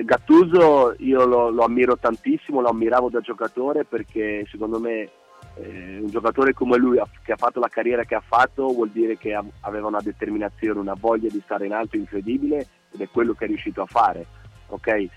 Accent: Udine, Friuli-Venezia Giulia, Italy; sono friulano, sono di Udine

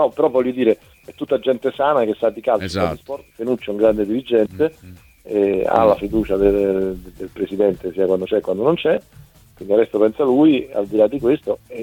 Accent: Florence, Tuscany, Italy; born there; Sono casualmente nato a Firenze.

